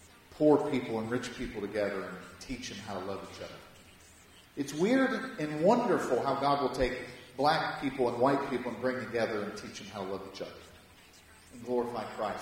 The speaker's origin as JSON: {"language": "English", "town": "Parkersburg", "region": "West Virginia", "country": "United States", "tie": "born or raised there", "said": "I am very aware that I'm from West Virginia. In fact, I feel like West Virginia is just coming off of me like a scent. Like you can, because the difference between Brooklyn and Parkersburg, where I grew up, is vast."}